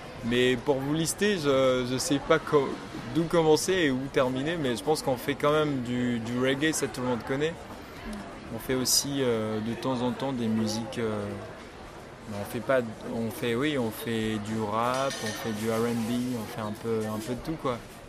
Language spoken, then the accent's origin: French; Togo; je viens du Togo, j'ai 24 ans et ouais, voilà.